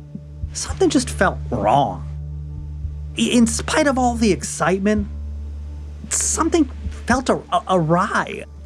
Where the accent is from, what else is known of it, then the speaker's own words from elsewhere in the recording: Rhode Island, United States; In my home state of Rhode Island, the … last played here in 1987.